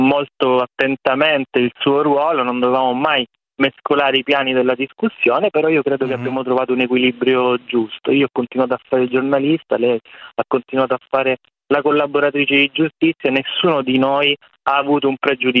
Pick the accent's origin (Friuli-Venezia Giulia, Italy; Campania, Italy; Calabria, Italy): Calabria, Italy; Reggio Calabria; Io sono calabrese, vengo da Reggio Calabria, siamo quasi coetanei, sono un paio d'anni più grandi di lei